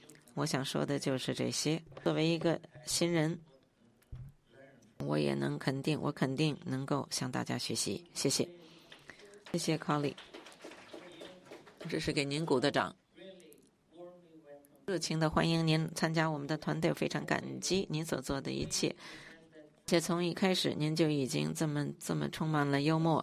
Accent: China; 尽管我是从中国过来的

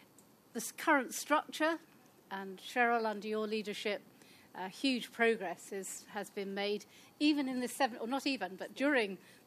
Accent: United Kingdom; And I have to say, in my home country in the UK, we've still to do this.

